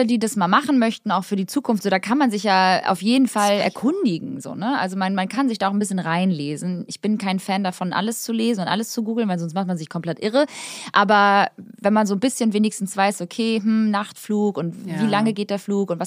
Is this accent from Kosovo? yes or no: yes; Kosovo; Also Albanien, ich komme aus Kosovo.